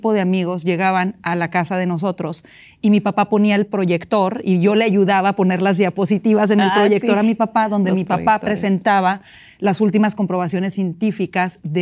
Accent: Chihuahua, Mexico; Bueno, sí, de Chihuahua, al norte de México, y vivo ya hace casi 20 años en los Estados Unidos.

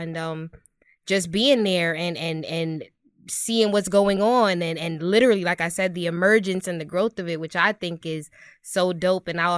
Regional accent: Brooklyn, New York, United States; But I'm from the streets, Brooklyn. You know what I mean? And I know, I'm from Brooklyn, and period.

